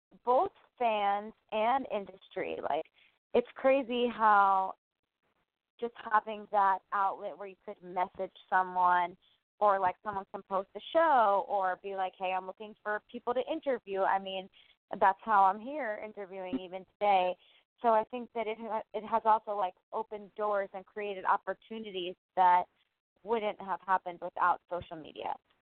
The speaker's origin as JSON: {"language": "English", "town": "Freehold", "region": "New Jersey", "country": "United States", "tie": "born or raised there", "said": "I mean, I grew up in Freehold."}